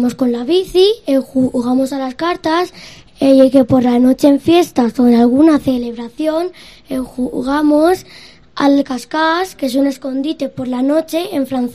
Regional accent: Madrid, Community of Madrid, Spain; Que yo soy de Madrid.

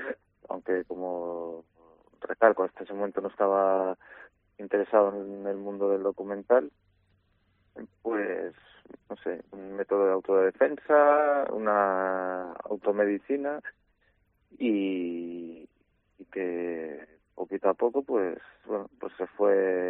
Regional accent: Vigo, Galicia, Spain; also born or lived in Madrid, Spain; yo soy de Vigo, estaba estudiando en Madrid cine

